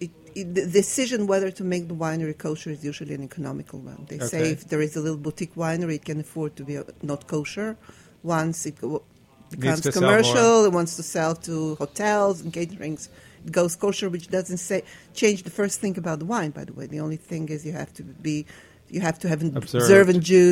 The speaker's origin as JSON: {"language": "English", "region": "Riga", "country": "Latvia", "tie": "born or raised there", "second_language": "English", "said": "I grew up in Ashkenazland. I grew up in Riga."}